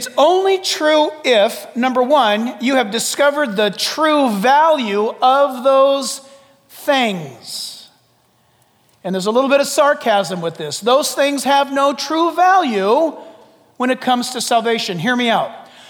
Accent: San Diego, California, United States; I was born and raised in California. That used to be a cool thing. I'm a native Californian. Now it's like, sorry. Oh, even better than that. San Diego's my hometown.

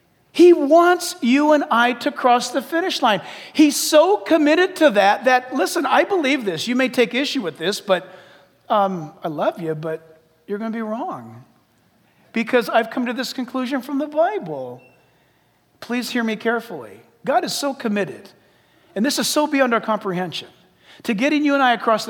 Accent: California, United States; I grew up in Orange County, so my dad signed me up at the age of 9 for junior All-American or Pop Warner football.

